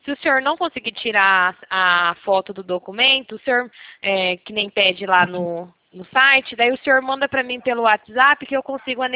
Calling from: Presidente Prudente, São Paulo, Brazil; De Presidente Prudente, tá?

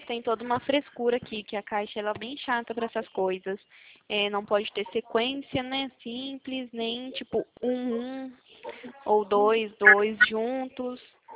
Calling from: Arapongas, Paraná, Brazil; Eu sou aqui da cidade de Arapongas, no Paraná.

